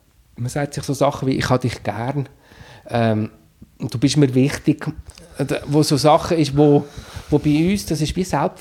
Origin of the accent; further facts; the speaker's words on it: Steinhausen, Zug, Switzerland; also born or lived in Mexico / Spain; Und darum bin ich dann seit im April 2010 zurück in die Schweiz gekommen. Und wie das Schicksal so wird, wieder in Steinhausen, im Dorf, wo ich aufgewachsen bin.